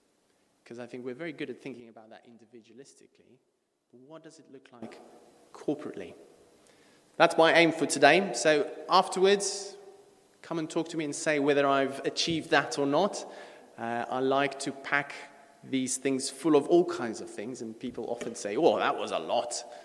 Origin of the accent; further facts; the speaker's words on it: South Africa; We're English. I'm South African, Dutch, culturally confused.